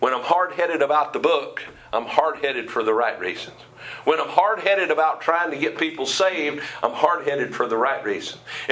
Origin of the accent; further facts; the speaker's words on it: Florida, United States; also born or lived in Maryland; I was born in Maryland. I grew up in Florida since I was two. I know both sides.